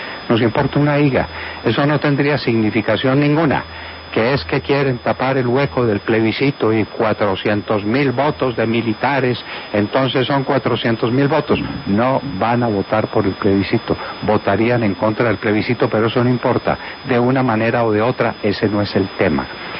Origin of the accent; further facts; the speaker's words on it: Colombia; yo Como colombiano